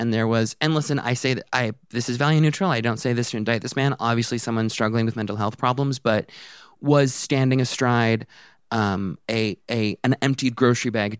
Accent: Vancouver, British Columbia, Canada; also born or lived in Toronto, Canada; I come from Vancouver, Canada, which is like, it's kind of not fair because it's an unusually clean city. And as someone who's like lived in dirty cities, I spent 10 years in Toronto

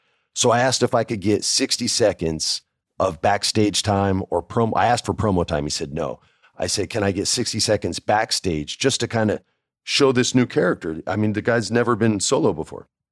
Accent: New Mexico, United States; And I grew up in New Mexico, so I've seen a lot of these guys.

